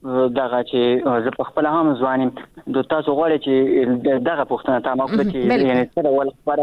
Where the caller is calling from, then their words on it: Achin, Nangarhar, Afghanistan; در سره تماس کیم د ننګرهار ولایت اچینو لسوالینه